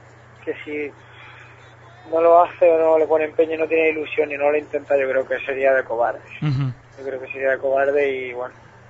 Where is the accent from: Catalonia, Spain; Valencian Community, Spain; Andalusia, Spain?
Andalusia, Spain; hay una canción que hablo de mi tierra, Andalucía